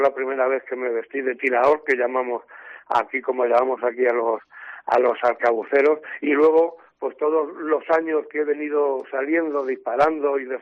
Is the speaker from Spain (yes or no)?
yes; Yecla, Region of Murcia, Spain; Yo soy yeclano de pura cepa, me siento yeclano por los cuatro costados, soy amante de mi pueblo de principio afín.